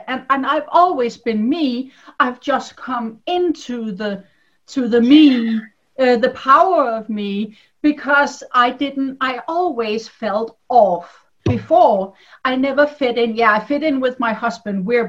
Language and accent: English; Denmark; English is a second language; I'm a Dane. I'm from Denmark.